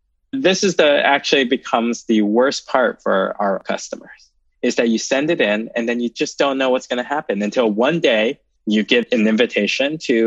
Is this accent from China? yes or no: yes; China; now in United States; You know, my family, when I came over here from China, we spent almost 5 months of rent money on immigration attorneys just because we didn't know any better.